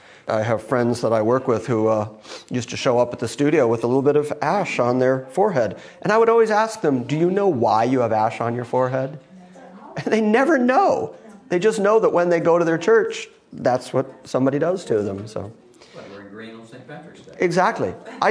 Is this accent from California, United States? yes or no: no; Detroit, Michigan, United States; I grew up in Detroit with a whole lot of Catholic friends.